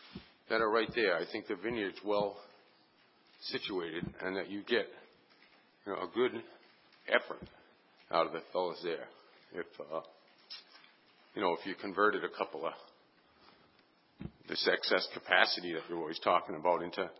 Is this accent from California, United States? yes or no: no; Lambert's Cove, Massachusetts, United States; I live in West Chisbury. I'm from Lambert's Cove